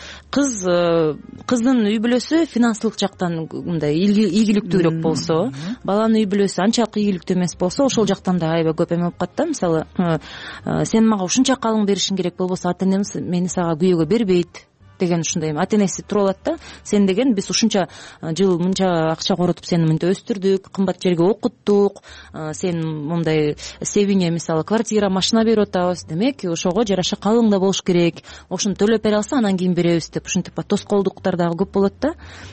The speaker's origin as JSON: {"language": "Kyrgyz", "region": "Talas Region", "country": "Kyrgyzstan", "said": "Мисалы мен өзүм таластыкмын да, анан аяна Жадыра да таластык экен го болуп атат."}